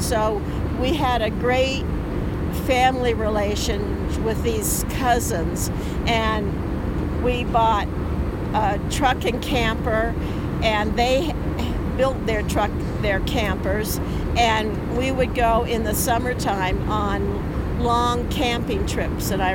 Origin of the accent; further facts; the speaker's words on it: Albuquerque, New Mexico, United States; But then I grew up in Albuquerque, and graduated from high school